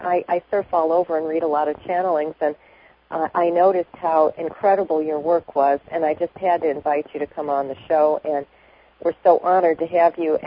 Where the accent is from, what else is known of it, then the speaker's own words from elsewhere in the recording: Ireland; I'm also Irish.